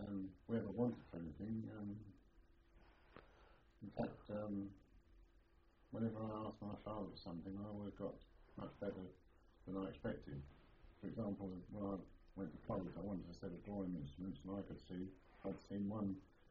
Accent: London, United Kingdom; born there; I was born in Paddington, London, in the Harrow Road, and I'm pleased to tell anybody that it was the fabulous Communist Party headquarters in 1924.

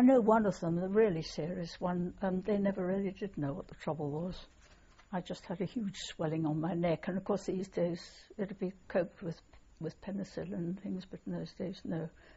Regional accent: Hayle, South West England, United Kingdom; born there; I was born in Hale in Cornwall, in Richard Trevithick's house, the great engineer.

